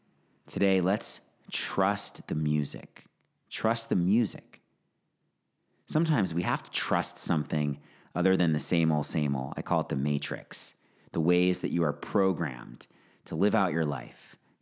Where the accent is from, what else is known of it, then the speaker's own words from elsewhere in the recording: Phoenix, Arizona, United States; Last night, a random Tuesday in my hometown of Phoenix